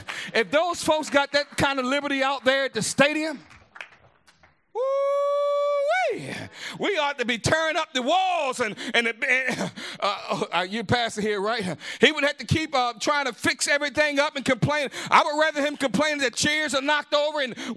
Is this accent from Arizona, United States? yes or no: no; Baltimore, Maryland, United States; I'm from Baltimore, you see.